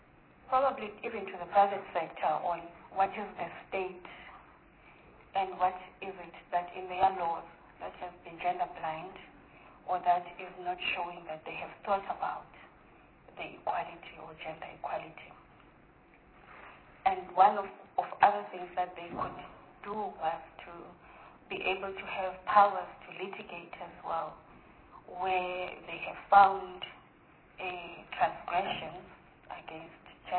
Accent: South Africa; probably just as South African in our uniqueness, we then thought we should be quite sectoral

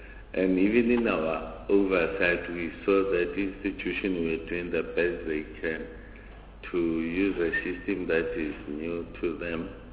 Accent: South Africa; So for the first time, I think we can pat ourselves on the shoulder as South African.

